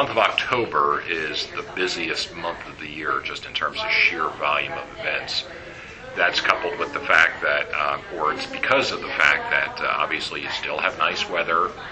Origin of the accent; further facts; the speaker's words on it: New Jersey, United States; I grew up in New Jersey, probably about a half an hour outside of New York City, which is where I went to school.